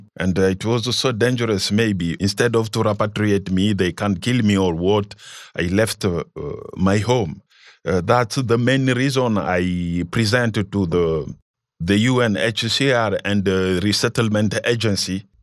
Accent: DR Congo; moved away as an adult; I came from Congo, passing by Zambia, Tanzania, and Kenya.

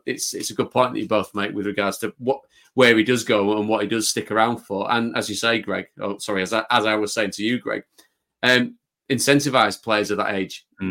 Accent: England, United Kingdom; not just saying that because Forest are in it and we're all English people watching this, taking part in this.

